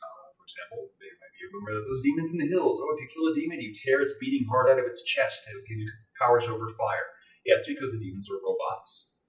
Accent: Detroit, Michigan, United States; I still know … from Detroit

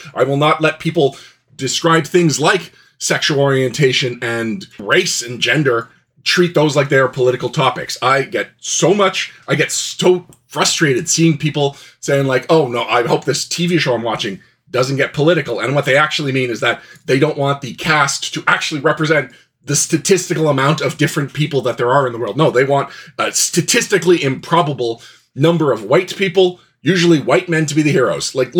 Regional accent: Canada; I'm baffled, quite frankly, as a Canadian looking

